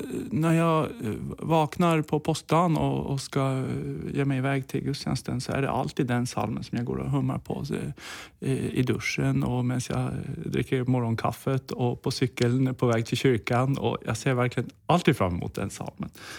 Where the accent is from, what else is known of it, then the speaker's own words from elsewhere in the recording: Nordland, Norway; Ja, i Lofoten där jag växte upp.